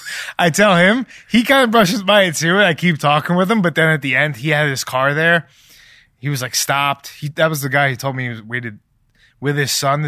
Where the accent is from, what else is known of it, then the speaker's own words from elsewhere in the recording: New York, United States; I'm from New York. It's super humid.